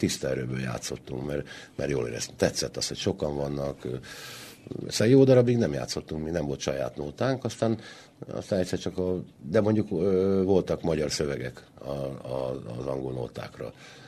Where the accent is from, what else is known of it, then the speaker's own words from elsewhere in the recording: Budapest, Hungary; mindketten Kőbányáról származunk